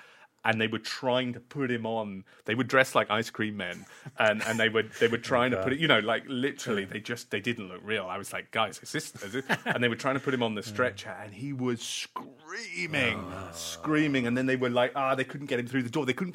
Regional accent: Cambridge, East of England, United Kingdom; I grew up in Cambridge, that well-known horror town.

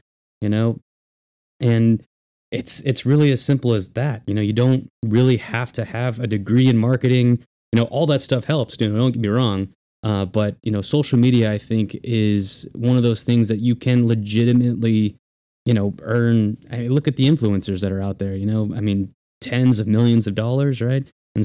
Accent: California, United States; also born or lived in Arizona; But I hail from Southern California. Sorry to use the C word on the air.

